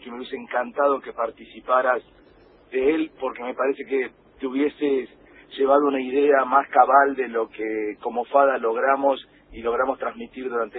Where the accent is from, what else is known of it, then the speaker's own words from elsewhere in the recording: La Plata, Buenos Aires Province, Argentina; yo que soy de La Plata originario